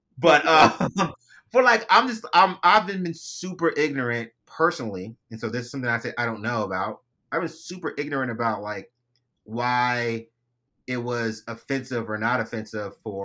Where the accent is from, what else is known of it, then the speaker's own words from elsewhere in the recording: California, United States; I grew up in Cali